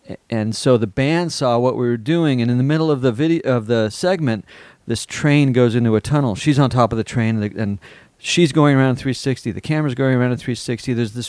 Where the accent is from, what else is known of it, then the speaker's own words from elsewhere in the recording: Mammoth Lakes, California, United States; also born or lived in Los Angeles; I'm from LA. I grew junior high and high school in Mammoth, a ski resort up about 5 hours north of here.